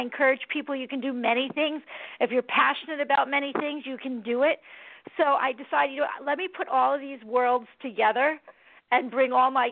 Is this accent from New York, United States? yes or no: yes; New York, United States; Yes, I'm from New York in Westchester County. Love it here.